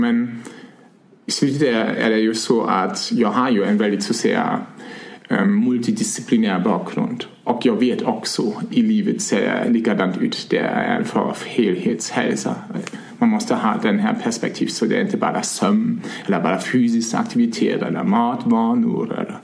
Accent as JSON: {"language": "Swedish", "country": "Germany", "second_language": "Swedish", "said": "Ja, som man kan kanske höra, jag är ursprungligen från Tyskland och jag har först pluggat i norra Tyskland näringsmedicin."}